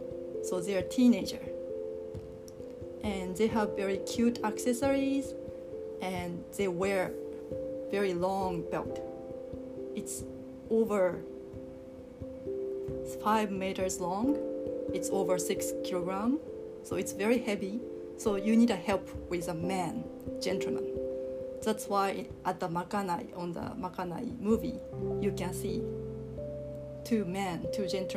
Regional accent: Kyushu, Japan; because I'm not from Kyoto. I'm from this great Kyushu island. So I cannot pronounce Kyoto dialect.

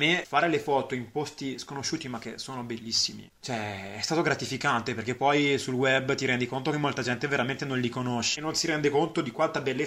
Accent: Umbria, Italy; moved away; io diciamo che sono un umbro per definizione, che è il posto da dove vengo, ma soprattutto anche proprio per animo. L'Umbria me la porto proprio dentro con una nostalgia costante, perché appunto io ormai vivo lontano dall'Umbria da circa 4 anni

